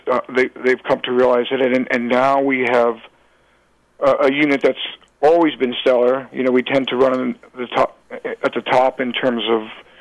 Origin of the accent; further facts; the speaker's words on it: New York, United States; I'm taking care of New Yorkers, and to be honest, I'm a New Yorker